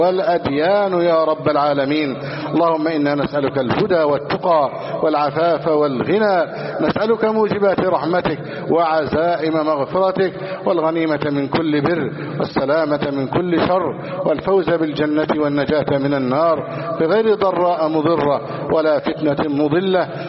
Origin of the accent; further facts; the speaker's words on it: Egypt; اللهم اجعل بلدنا مصر أمنا أمانا، سخاء رخاء